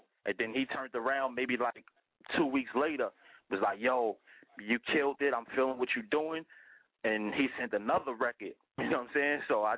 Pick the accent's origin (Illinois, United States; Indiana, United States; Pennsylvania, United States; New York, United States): New York, United States; Harlem; I'm originally from Harlem, you know what I mean? Born and raised, man, you know, Harlem all day.